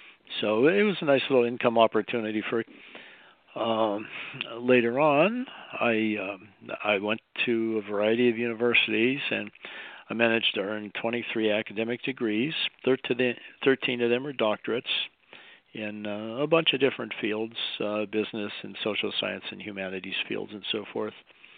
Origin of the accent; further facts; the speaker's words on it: Erie, Pennsylvania, United States; born there; Well, I was born in Erie, Pennsylvania, just south of the Canadian border. It's right on Lake Erie.